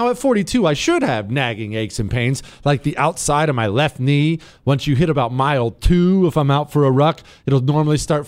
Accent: Ohio, United States; that's how I grew up. I grew up in Ohio, construction family.

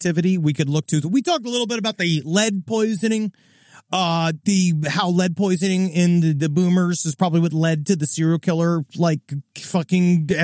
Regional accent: New York, United States; I grew up in New York. I had a fairly diverse group of friends.

